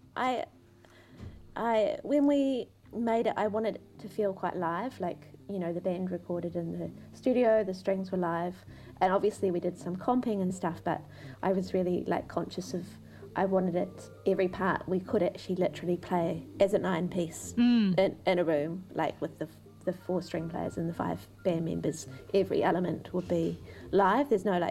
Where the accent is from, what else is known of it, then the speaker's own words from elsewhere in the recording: Waikuku, Canterbury, New Zealand; But I grew up in Waikuku, which is down south, and I can see the ocean from our house.